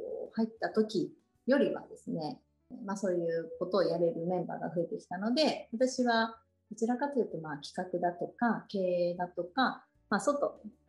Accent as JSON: {"language": "Japanese", "town": "Handa", "region": "Aichi", "country": "Japan", "tie": "born or raised there", "said": "はい、愛知県の半田市で、生まれも育ちも半田市でございます。"}